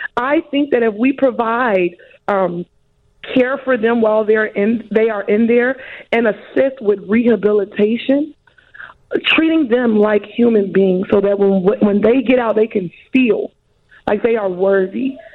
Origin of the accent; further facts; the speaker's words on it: Inglewood, California, United States; I'm 31 years old. I'm from Inglewood.